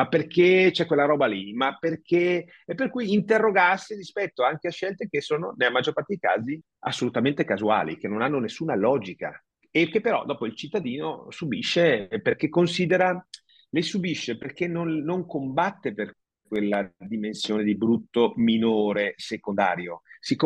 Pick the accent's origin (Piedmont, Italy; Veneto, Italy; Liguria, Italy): Veneto, Italy; Vicenza; born there; io sono nato a Vicenza, passo per Vicenza